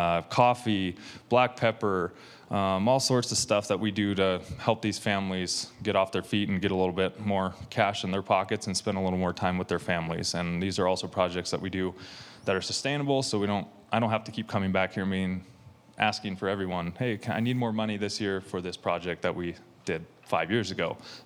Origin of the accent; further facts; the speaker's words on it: United States; And that was me being too American and too not understanding of the culture, and it just didn't work.